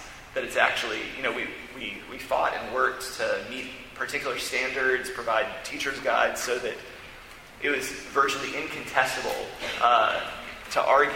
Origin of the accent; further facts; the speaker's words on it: Arkansas, United States; also born or lived in Montgomery, Alabama; Now, I'm from Arkansas. I also grew up, spent my elementary school years in Montgomery, Alabama, and my family is all from northern Mississippi.